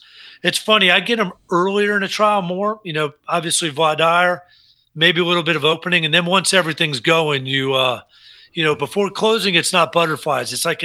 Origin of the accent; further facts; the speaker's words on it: Miami, Florida, United States; And I was fortunate enough growing up in Miami to get to know J.B. really well.